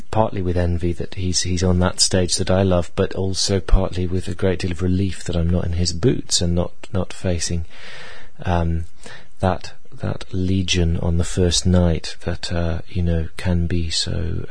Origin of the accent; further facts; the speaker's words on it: Edinburgh, Scotland, United Kingdom; when I was growing up in Edinburgh